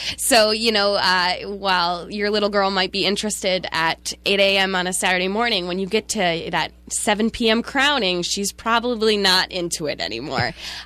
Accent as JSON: {"language": "English", "town": "Montpelier", "region": "Vermont", "country": "United States", "tie": "born or raised there", "said": "Sure. So I grew up in Montpelier. I was born and raised. I went to all my schooling in there."}